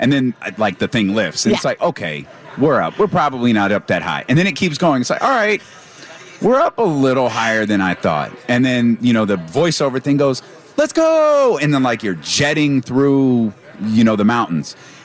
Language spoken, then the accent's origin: English; Sacramento, California, United States; and I'm from Sacramento.